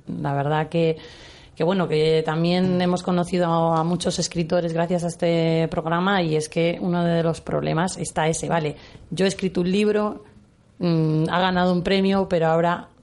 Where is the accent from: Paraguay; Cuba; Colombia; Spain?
Spain; Zamora, Castile and León; now in Toledo, Spain; yo soy, digamos, lectora zamorana aquí en Toledo, una mezcla muy rara